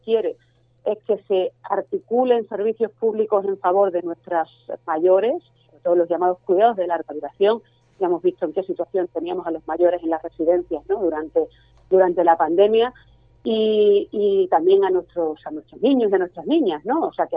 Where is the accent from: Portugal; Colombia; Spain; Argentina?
Spain; Extremadura; porque vengo de aquí, como todo el mundo sabe, he defendido siempre Extremadura, he defendido la campiña, mi pueblo